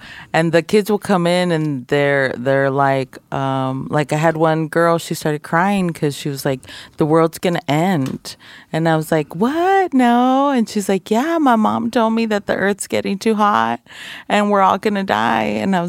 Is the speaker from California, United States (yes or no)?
no; Laredo, Texas, United States; I grew up in Laredo, Texas.